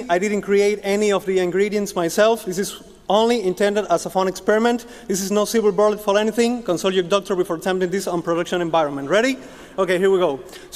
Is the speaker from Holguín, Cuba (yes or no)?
yes; Holguín, Cuba; English is a second language; I come from Holguín, Cuba